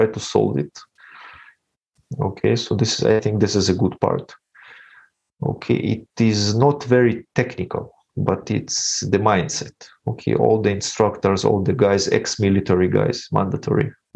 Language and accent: English; Ukraine; English is a second language; now in Israel; I was not born in Israel, and we came from Ukraine, so it was hard to pronounce.